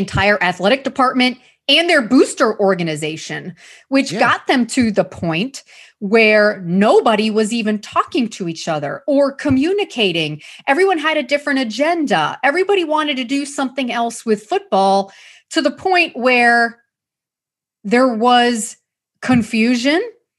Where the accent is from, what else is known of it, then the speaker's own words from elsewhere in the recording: Florida, United States; Growing up in Florida, as both of us did